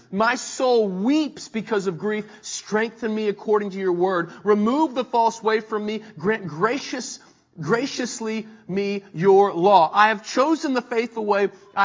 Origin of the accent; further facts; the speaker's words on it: Kentucky, United States; I'm from Kentucky. Some snow and ice doesn't scare me at all.